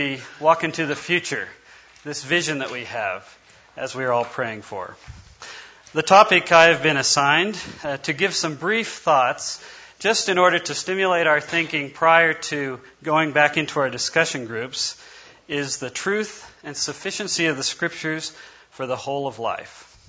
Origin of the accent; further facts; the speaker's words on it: Australia; I'm from Australia, and I just wanted to say g'day to all of our international mates from the Australian staff.